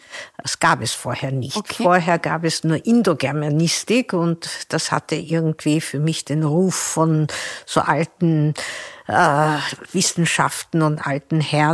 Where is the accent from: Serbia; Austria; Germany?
Serbia; Belgrade; Ich bin in Belgrad aufgewachsen